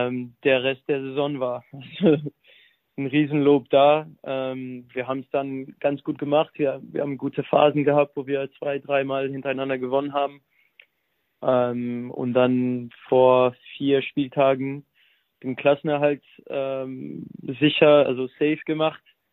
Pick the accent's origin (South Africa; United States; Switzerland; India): United States; Mobile, Alabama; German is a second language; moved away as an adult; also born or lived in Netherlands; now in Germany; ja, ich bin in den USA geboren und aufgewachsen. Und dann mit 21 nach Deutschland gekommen, war kurz 1,5 Jahre in Holland unterwegs und jetzt wieder in Deutschland seit 2,5 Jahren.